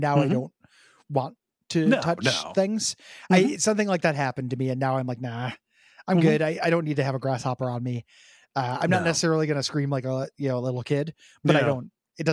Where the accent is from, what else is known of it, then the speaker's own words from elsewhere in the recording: Midwest, United States; I grew up in the Midwest. I don't do that because I know about ants